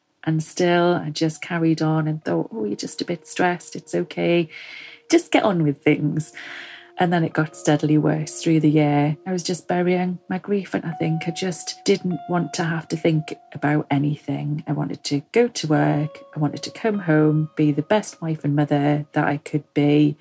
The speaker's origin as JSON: {"language": "English", "region": "North East England", "country": "United Kingdom", "said": "I'm originally from Northumberland."}